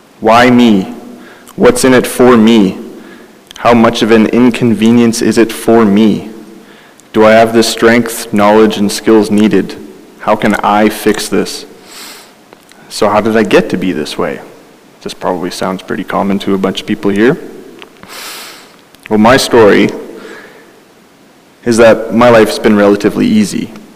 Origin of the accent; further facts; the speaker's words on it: Calgary, Alberta, Canada; I was born and raised in Calgary.